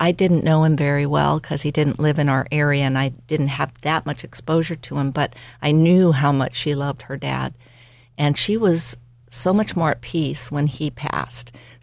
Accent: Beverly Hills, California, United States; But I did from the age 5 on, growing up in Beverly Hills, the 90210, and went to private girls' school.

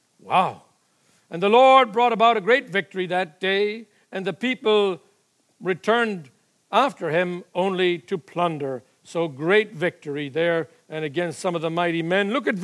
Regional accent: Ireland; I suppose being Irish has something to do with it

